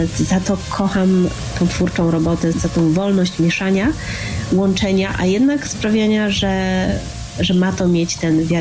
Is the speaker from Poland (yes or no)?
yes; Poznań, Greater Poland Voivodeship, Poland; jest też Poznań, w którym się urodziłam i wychowałam, do którego wracam, bo teraz często dzielę swój czas pomiędzy Trójmiasto a Poznań właśnie.